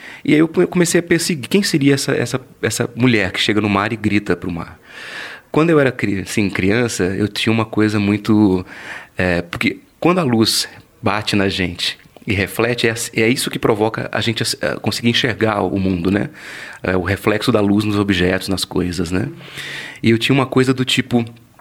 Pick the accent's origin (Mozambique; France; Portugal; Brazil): Brazil; São Paulo; moved away as an adult; now in Natal, Brazil; Eu sou de São Paulo, né, mas me mudei há 2 anos e meio.